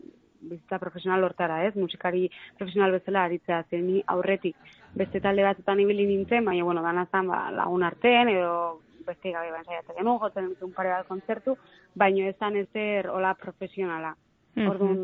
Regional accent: Lazkao, Basque Country, Spain; Gogoan dauket gurasok apuntatu nindutela nire herriko Lazkaoko

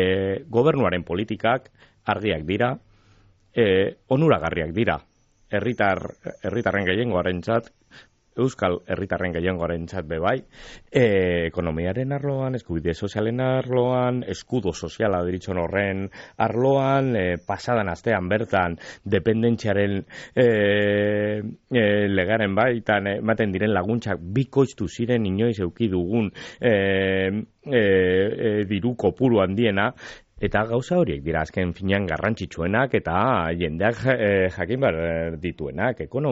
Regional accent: Basque Country, Spain; born there; sortez ni bizkaitarra naiz

